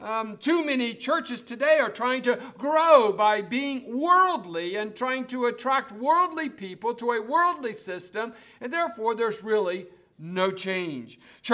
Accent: West Virginia, United States; When I was a boy growing up in West Virginia, I learned a song

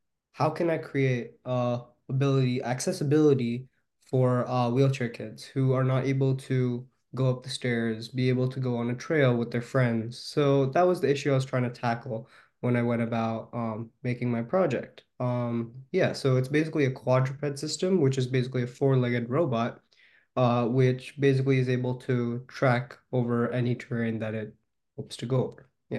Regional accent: Redmond, Washington, United States; I'm actually from Redmond, Washington. And right now I'm a current 12th grader.

